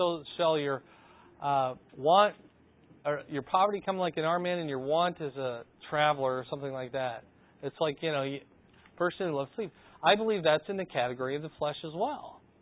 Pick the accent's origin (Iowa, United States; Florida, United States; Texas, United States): Iowa, United States; I'm from Iowa. In Iowa, you don't really have to take any particular road.